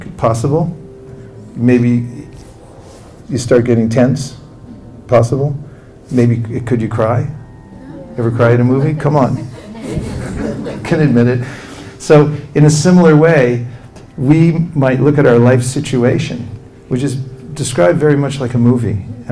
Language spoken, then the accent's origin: English; Lafayette, California, United States; If someone asks me who I am, I'll say, I'm from Lafayette, California, my parents are such and such.